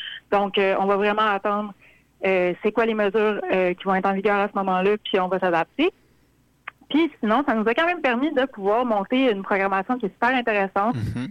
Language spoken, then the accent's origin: French; Carleton, Quebec, Canada; Moi, je suis originaire de Carleton.